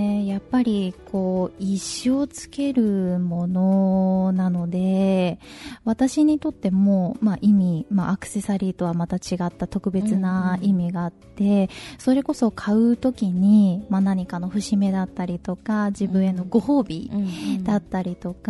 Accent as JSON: {"language": "Japanese", "region": "Saitama", "country": "Japan", "said": "埼玉なんです。"}